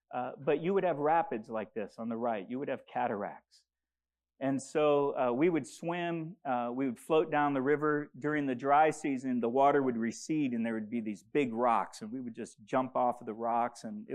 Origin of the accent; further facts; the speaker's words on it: DR Congo; The Congo is beautiful. I grew up swimming in rivers, playing in waterfalls. I grew up in a remote area when I was younger, but then we went to the capital city.